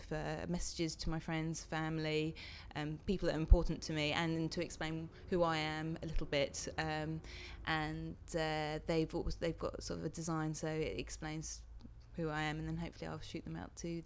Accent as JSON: {"language": "English", "town": "Horsham", "region": "South East England", "country": "United Kingdom", "lives_now": "London, United Kingdom", "said": "I'm 30 years old. I'm originally from Horsham but I live in South London at the moment."}